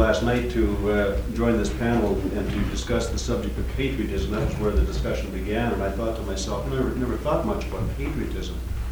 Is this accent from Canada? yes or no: yes; Canada; also born or lived in United States; I was born in Canada, raised there, spent most of my life there. I've also lived in the U.S. and enjoyed the 4.5 years that I lived here.